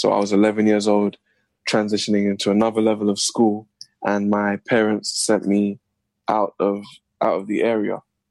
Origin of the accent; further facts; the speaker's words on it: London, United Kingdom; Well, I grew up in Northwest London on a housing estate called St. Raphael's Estate, close to Wembley.